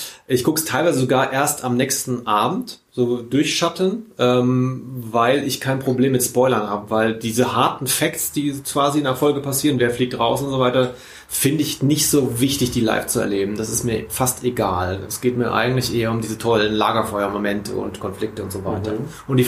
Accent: Cologne, North Rhine-Westphalia, Germany; bin auch aus Köln

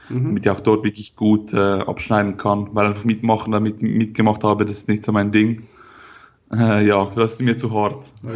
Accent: Switzerland; Ich komme aus der Schweiz, wie man hört.

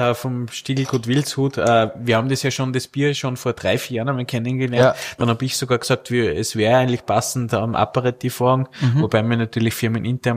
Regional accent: Upper Austria, Austria; als Oberösterreicher sagt man lieber haben, wir brauchen.

